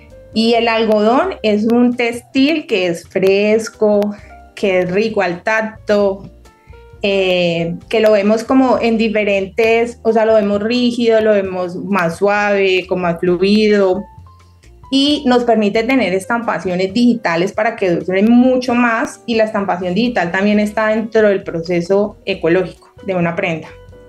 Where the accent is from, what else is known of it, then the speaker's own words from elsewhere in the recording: Valle del Cauca, Colombia; Yo soy del Valle del Cauca